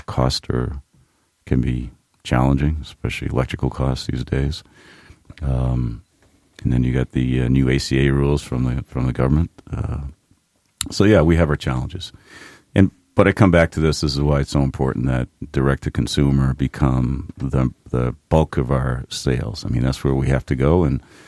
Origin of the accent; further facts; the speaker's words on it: Lewiston, Maine, United States; So I'm from Lewiston.